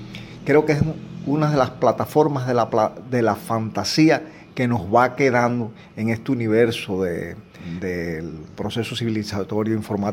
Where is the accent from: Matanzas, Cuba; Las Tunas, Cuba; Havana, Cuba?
Las Tunas, Cuba; en Radio Victoria en Las Tunas, de donde soy